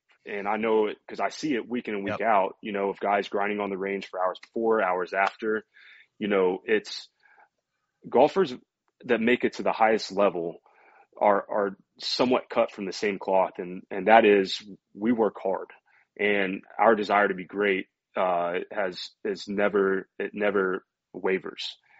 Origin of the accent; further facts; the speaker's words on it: Oklahoma, United States; I'm passionate about my home state where I'm from, and I know Oklahomans love their sports